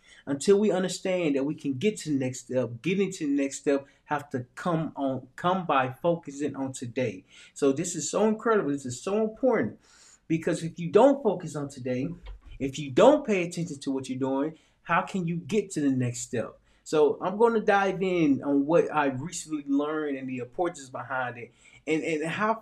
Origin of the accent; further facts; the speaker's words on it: Little Rock, Arkansas, United States; And see, I'm from Little Rock, Arkansas. I'm from a small town, Little Rock, Arkansas.